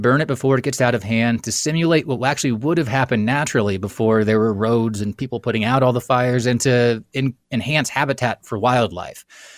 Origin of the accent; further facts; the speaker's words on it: Kansas, United States; You know, I grew up in Kansas, and there always used to be the same kind of folks, or like my dad, for example.